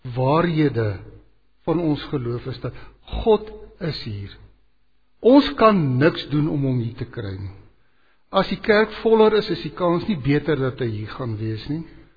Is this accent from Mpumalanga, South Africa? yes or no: yes; Sabie, Mpumalanga, South Africa; Ek het in Sabi groot geword, in die dae toe daar een fotum was voor die erediens.